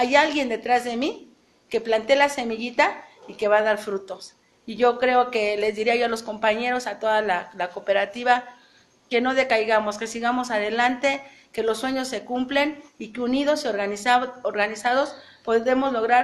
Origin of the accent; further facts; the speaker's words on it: Mexico; luchar porque tengamos una mejor vida como mexicanos.